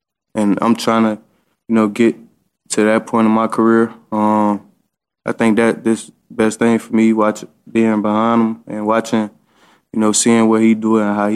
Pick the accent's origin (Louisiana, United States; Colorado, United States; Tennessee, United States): Louisiana, United States; You know, man, Smitty, like, he from Louisiana. I'm from Louisiana, so, you know, growing up, I knew about Smitty.